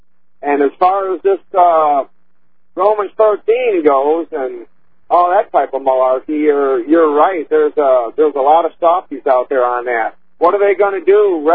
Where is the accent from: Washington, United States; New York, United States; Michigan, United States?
Washington, United States; Well, I'm from Washington right now. I'm in on the Front Range of eastern Wyoming here.